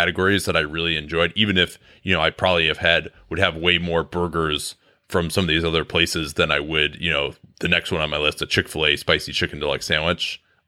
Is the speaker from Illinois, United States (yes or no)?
yes; Chicago, Illinois, United States; I actually, growing up in Chicago, they didn't have one in Chicago.